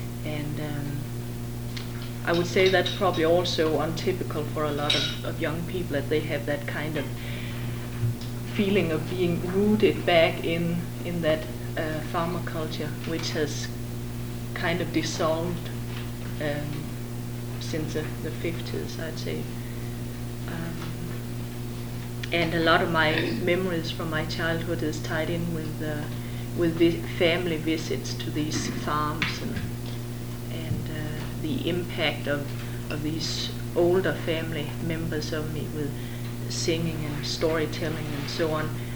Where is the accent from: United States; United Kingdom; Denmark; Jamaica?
Denmark; and I'll be talking about Denmark, my home country.